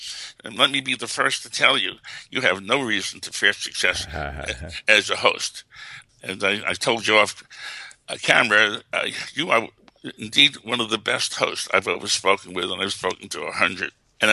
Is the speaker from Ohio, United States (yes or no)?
no; Bronx, New York, United States; I grew up in the East Bronx with a lot of gangs.